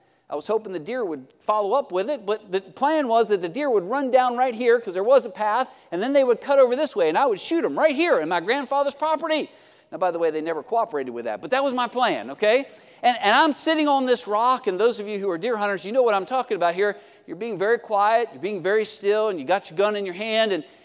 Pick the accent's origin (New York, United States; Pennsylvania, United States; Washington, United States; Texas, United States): Pennsylvania, United States; I grew up in Pennsylvania, and hunting was a big thing.